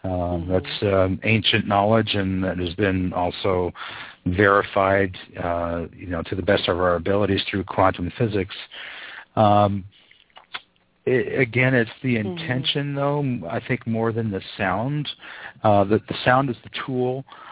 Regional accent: United States; you know, I'm just an American, you know, North American, you know, I've had a, you know, humble beginnings.

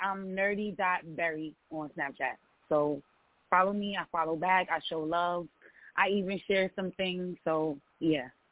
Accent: Brooklyn, New York, United States; So like I said, I'm from Canarsie, from Brooklyn.

